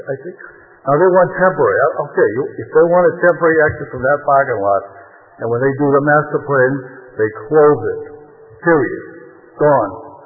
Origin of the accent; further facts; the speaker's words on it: Newton, Massachusetts, United States; Good evening. … from Newton Upper Falls. I've been a resident of Upper Falls for over 50 years. Been a long time, been a lifetime Newton resident.